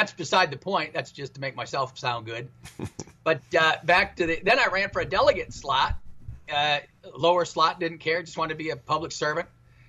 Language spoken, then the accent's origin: English; Midwest, United States; So I'm from the Midwest originally, worked in business, and then went to Princeton Seminary.